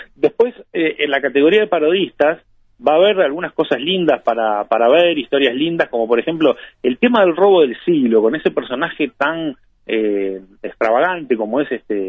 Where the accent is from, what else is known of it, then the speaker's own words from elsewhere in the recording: Montevideo, Uruguay; sobre todo para aquellos que, bueno, somos montevideanos